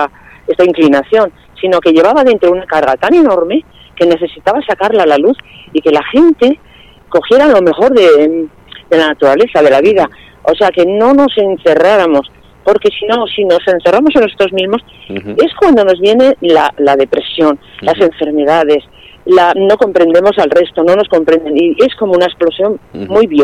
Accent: Pamplona, Navarre, Spain; Yo vivía en Pamplona, porque en realidad uh-huh. soy de Pamplona, aunque ahora vivo en el Mediterráneo.

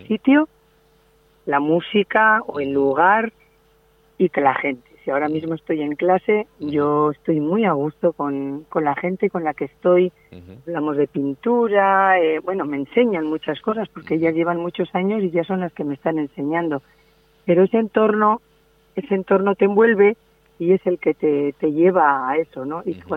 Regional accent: Espinal, Navarre, Spain; a mí me gusta mucho todo lo que tiene que ver con mi tierra, ¿no? Uh-huh. Con Espinal, Navarra, País Vasco, todo

